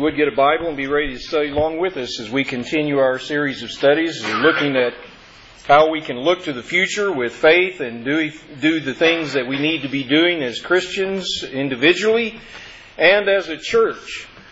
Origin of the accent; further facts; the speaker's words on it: Arkansas, United States; I remember growing up in Arkansas. We had 115 acres that we grew up on and out in the country.